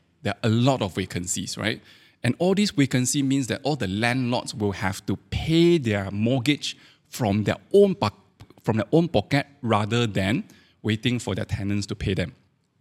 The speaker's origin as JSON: {"language": "English", "country": "Malaysia", "said": "And why as a Malaysian I talk about US so much is because a lot of all these US big banks, they have investments all around the world, including Malaysia."}